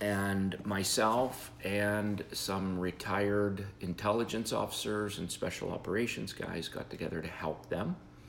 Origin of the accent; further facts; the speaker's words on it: Pennsylvania, United States; born there; I was born in 1962 in Pennsylvania.